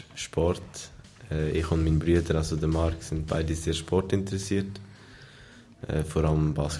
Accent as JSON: {"language": "German", "town": "Horb am Neckar", "region": "Baden-Württemberg", "country": "Germany", "said": "ich komme aus Horb, bin in der 5. Kante."}